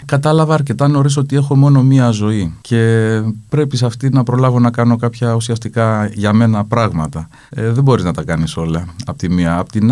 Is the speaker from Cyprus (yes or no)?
yes; Cyprus; η μητέρα μου είναι από τη Θεσσαλονίκη, ο πατέρας μου είναι Κύπριος. Εγώ γεννήθηκα και μεγάλωσα στην Κύπρο.